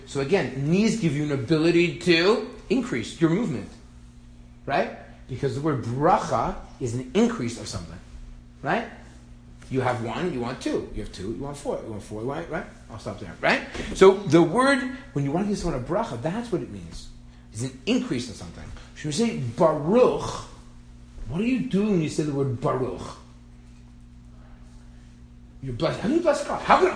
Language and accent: English; Toronto, Ontario, Canada; I grew up in Bathurst Manor.